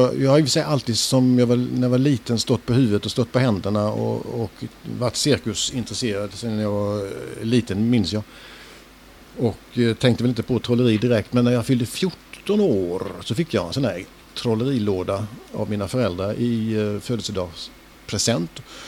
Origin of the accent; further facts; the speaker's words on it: Falkenberg, Halland County, Sweden; det blir lite R när jag pratar just nu. Men annars, som sagt, jag är född och bor i Falkenberg, denna västkustens pärla.